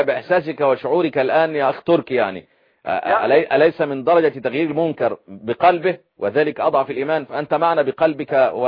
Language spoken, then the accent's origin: Arabic; Egypt